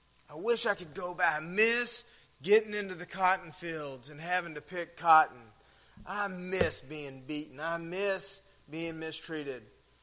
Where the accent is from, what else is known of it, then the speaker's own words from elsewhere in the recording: Texas, United States; I grew up in Texas, and grew up in the rice fields